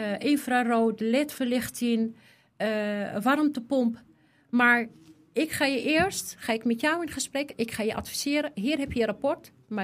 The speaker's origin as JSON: {"language": "Dutch", "country": "Morocco", "said": "Als Marokkaanse vrouw."}